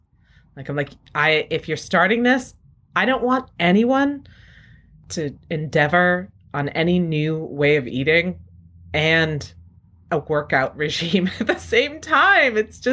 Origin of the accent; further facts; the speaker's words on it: New England, United States; I'm sitting here at home using Dunkin' Donuts brand coffee because I'm from New England and it tastes like home to me.